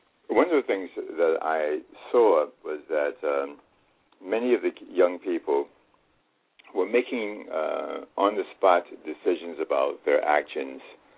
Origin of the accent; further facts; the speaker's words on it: Harlem, New York, United States; I was raised in Harlem, high school dropout, and I've published 102 books.